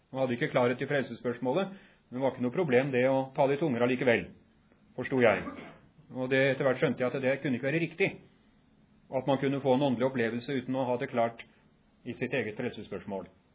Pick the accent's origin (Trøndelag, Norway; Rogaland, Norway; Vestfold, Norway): Vestfold, Norway; Horten; Jeg vokste opp rett utenfor Horten i den tiden